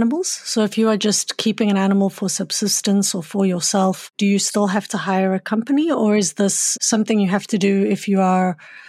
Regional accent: Johannesburg, Gauteng, South Africa; I grew up in Johannesburg and there were animals everywhere. Like I'm from South Africa, but I grew up in a big city.

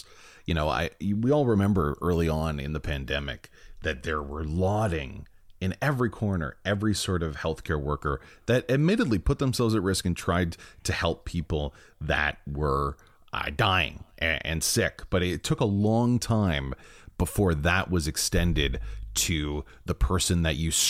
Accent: Brampton, Ontario, Canada; It's my hometown. Really love Brampton.

